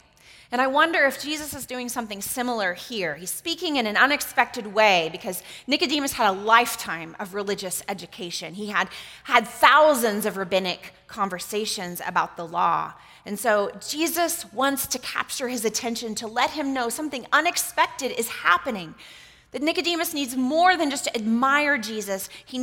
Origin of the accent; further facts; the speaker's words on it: Oklahoma, United States; I'm from Oklahoma. Are you from Missouri? No, I'm from Texas.